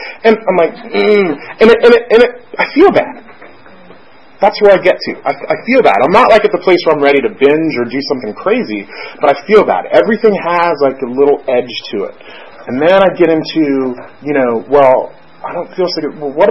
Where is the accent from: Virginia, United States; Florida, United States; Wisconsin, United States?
Florida, United States; And I grew up in South Florida. Like, I had a pool ever since I was, I think, 5 years old.